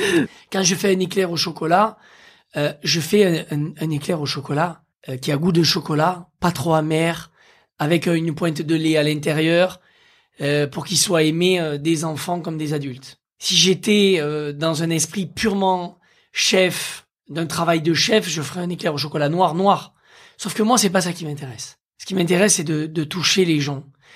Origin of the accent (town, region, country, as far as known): Occitanie, France; born or raised there